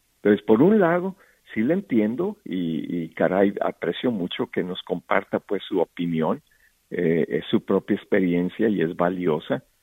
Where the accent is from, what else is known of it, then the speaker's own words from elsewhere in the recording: Guamúchil, Sinaloa, Mexico; Yo vengo de Guamúchil, Sinaloa, en el estado que es agricultor, y me tocó crecer. Yo no fui trabajador del campo, pero me tocó crecer con ellos.